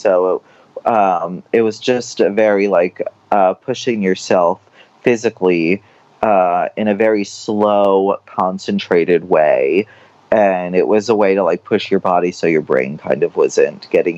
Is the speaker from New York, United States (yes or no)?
yes; New York, United States; I grew up on Long Island, New York.